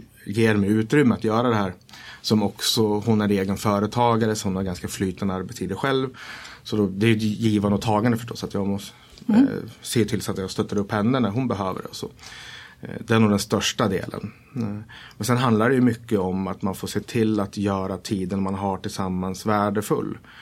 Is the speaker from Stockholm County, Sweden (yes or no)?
yes; Tyresö, Stockholm County, Sweden; born or raised there